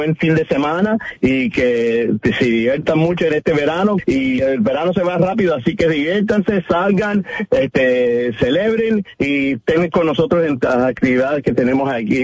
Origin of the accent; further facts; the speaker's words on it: Colombia; now in North Bergen, United States; porque yo soy colombiano y soy muy orgulloso de estar aquí en la ciudad de North Bergen